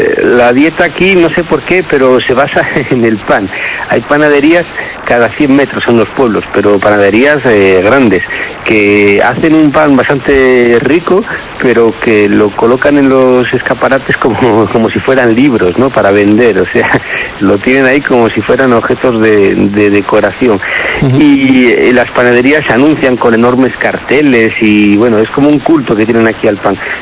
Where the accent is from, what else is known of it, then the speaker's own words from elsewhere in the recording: Asturias, Spain; he encontrado muchas semejanzas con mi tierra, con Asturias.